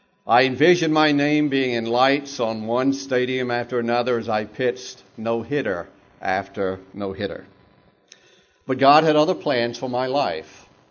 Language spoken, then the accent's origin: English; Augusta, Georgia, United States; born there; I was born on December 12, 1948, not too far from here in Augusta, Georgia.